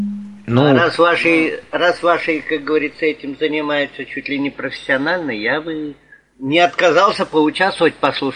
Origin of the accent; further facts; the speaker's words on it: Bashkortostan, Russia; я из Башкортостана.